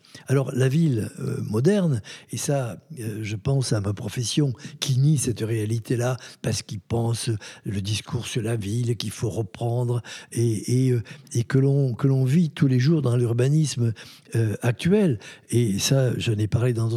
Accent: France; also born or lived in United States; avoir fait des études aux États-Unis et donc avoir vécu en tant que petit Français un espace-temps qui est complètement différent du nôtre.

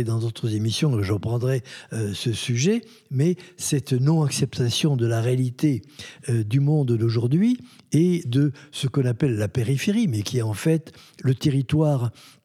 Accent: France; also born or lived in United States; avoir fait des études aux États-Unis et donc avoir vécu en tant que petit Français un espace-temps qui est complètement différent du nôtre.

